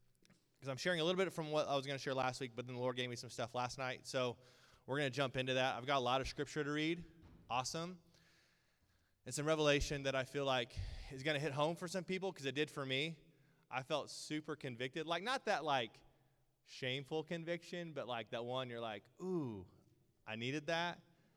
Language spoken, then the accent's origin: English; Kansas, United States; also born or lived in California; I'm from Kansas. I know wind.